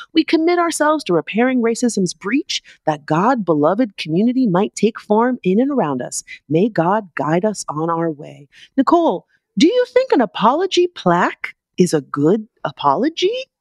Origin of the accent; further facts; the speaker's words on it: Florida, United States; Our last apology comes from my home state of Florida.